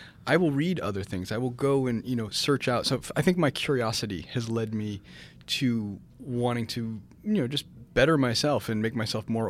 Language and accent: English; Dearborn, Michigan, United States; growing up in Detroit, Michigan, I actually grew up in Dearborn, which is right outside of Detroit.